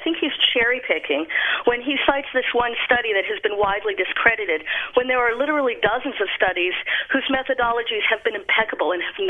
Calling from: Oakland, California, United States; I'm calling from Oakland.

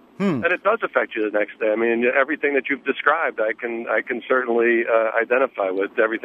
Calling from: Buffalo, New York, United States; I'm calling from Buffalo, New York.

